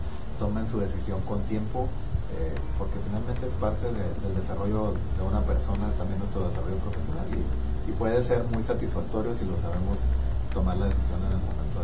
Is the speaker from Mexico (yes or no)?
yes; Ensenada, Baja California, Mexico; yo soy egresado de la Autónoma de Baja California, en Ensenada, soy de allá